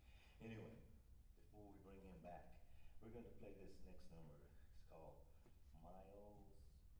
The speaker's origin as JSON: {"language": "English", "town": "Omaha", "region": "Nebraska", "country": "United States", "tie": "born or raised there", "said": "a little boy growing up in Omaha, Nebraska."}